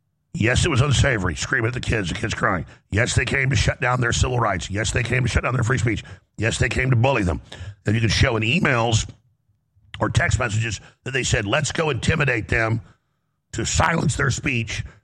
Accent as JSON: {"language": "English", "region": "Texas", "country": "United States", "said": "I'm an American. I'm a Texan. I'm a Christian. I'm a father."}